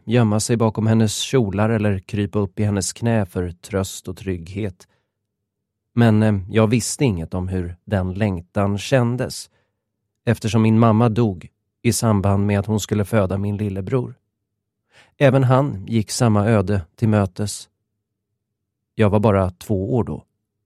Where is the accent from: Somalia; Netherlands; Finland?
Somalia; Galkayo, Mudug; en by längs vägen som gick mellan min hemstad Galkayo och kuststaden Hobio.